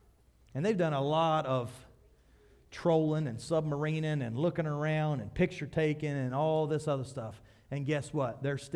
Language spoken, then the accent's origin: English; West Virginia, United States; We're going to say mountain because we're from West Virginia and we want to build it up.